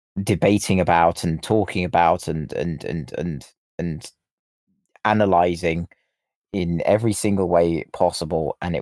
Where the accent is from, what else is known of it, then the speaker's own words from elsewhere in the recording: United Kingdom; I'm British myself.